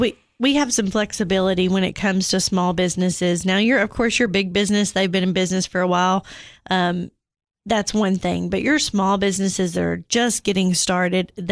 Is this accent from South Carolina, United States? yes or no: no; Cookeville, Tennessee, United States; I've lived, yep, born and raised in Cookeville, Tennessee.